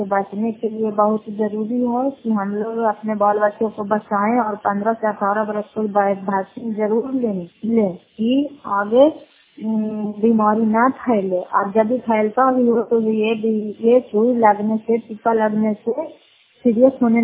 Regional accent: Bihar, India; घर फतेहपुर पंचायत मकलौता जिला नालंदा फरातपुरा प्रखंड की निवासी हूँ।

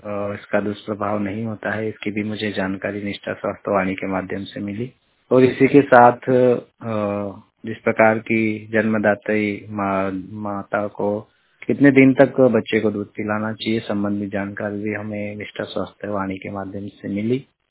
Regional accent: Sendhwa, Madhya Pradesh, India; मैं सेंधवा शहर का रहने वाला हूँ।

